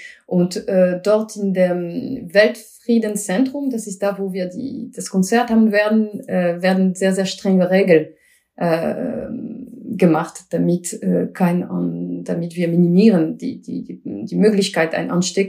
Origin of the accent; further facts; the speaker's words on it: Bordeaux, Nouvelle-Aquitaine, France; moved away; Ich bin in Bordeaux aufgewachsen. Und wenn du mich fragst, ob ich irgendwann zurück nach Frankreich gehe, dann vielleicht irgendwann ans Meer.